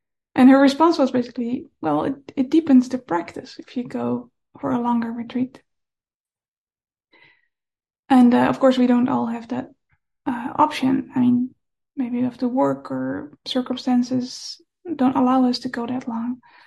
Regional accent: Netherlands; English is a second language; when I just started meditating and I went to the local sangha in my hometown back in the Netherlands where I was living at the time

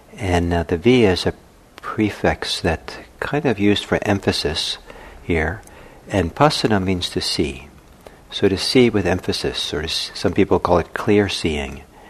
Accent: Italy; Wonderful, for me, wonderful kind of model for practice when I was young was growing up in Italy, was the old Italian men in their kind of suits

